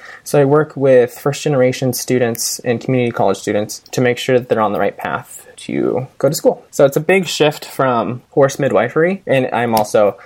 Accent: Sacramento, California, United States; now in Bay Area, United States; So I grew up in Sacramento, but now I'm in the Bay Area.

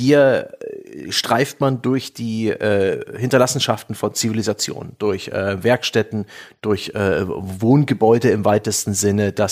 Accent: Saxony, Germany; now in Franconia, Germany; Ich bin ja in der Nähe der Sächsischen Schweiz groß geworden und habe da auch ein bisschen Kletterkultur mitgekriegt.

